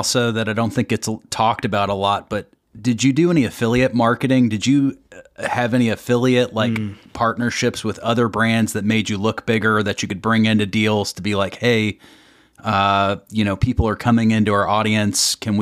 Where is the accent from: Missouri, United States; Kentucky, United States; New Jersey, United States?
Kentucky, United States; I'm from Kentucky, and I used to own a valet company. So we would do stuff for the Kentucky Derby